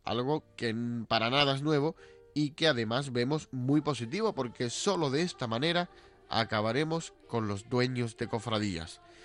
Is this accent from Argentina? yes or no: no; Cádiz, Andalusia, Spain; somos tan gaditanos que seguimos andando como nos gusta, como los cangrejos de la caleta.